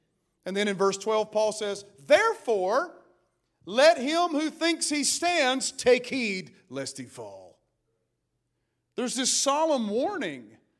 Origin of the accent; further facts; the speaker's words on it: Appalachia, United States; I'm from the Appalachian Mountains, so you can run, dance, and shout and do whatever you want to do.